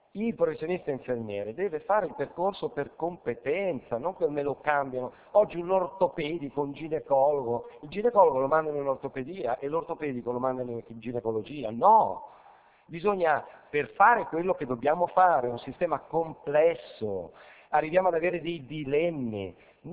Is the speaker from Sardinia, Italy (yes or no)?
no; Genoa, Liguria, Italy; Sono genovese